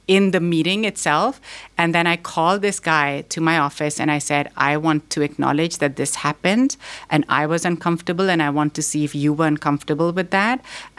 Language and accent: English; Pakistan; now in United States; Their father, I'm from Pakistan, their father's from Ghana.